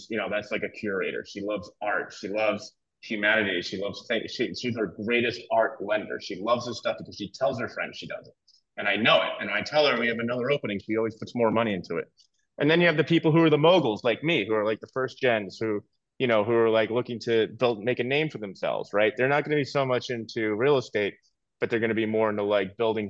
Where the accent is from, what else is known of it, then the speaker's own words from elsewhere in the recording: New York, United States; also born or lived in Las Vegas; now in Miami, United States; I'm originally from New York. Love New York. I was living in Las Vegas for 15 years.